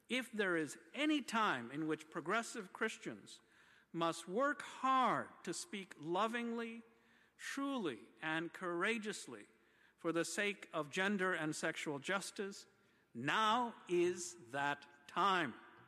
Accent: United States; now in Canada; As an American living in Canada, it has been a source of great comfort that friends in Canada not only understand these connections

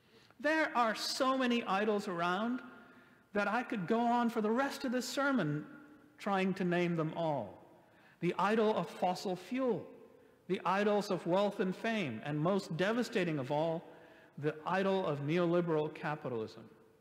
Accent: United States; As an American, I can say without hesitation that my nation worships the idol of the gun.

